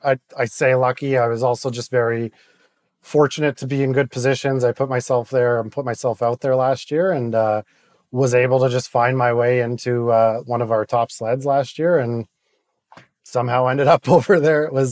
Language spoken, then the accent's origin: English; Edmonton, Alberta, Canada; now in Calgary, Canada; Was from Edmonton, but yeah, I'm in Calgary now.